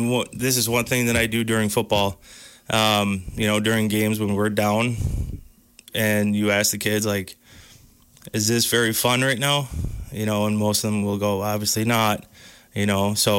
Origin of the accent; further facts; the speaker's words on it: Dodgeville, Wisconsin, United States; You know, I come from Dodgeville, so I kind of stay in touch with a lot of the coaches there.